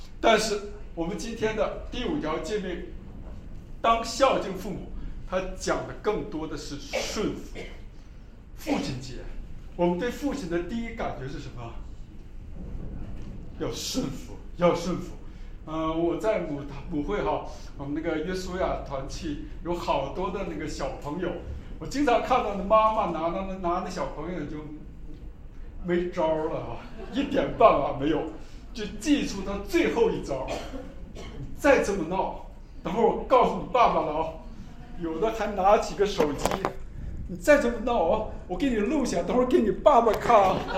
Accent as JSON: {"language": "Chinese", "country": "China", "said": "其实我们中国人很聪明了哈，那个中国文化里有一条叫三纲五常"}